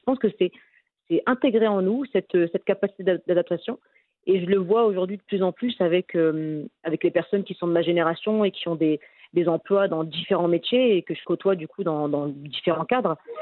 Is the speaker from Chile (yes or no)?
no; Dunkirk, Hauts-de-France, France; parce que nous, on est originaire de Dunkerque, dans le nord de la France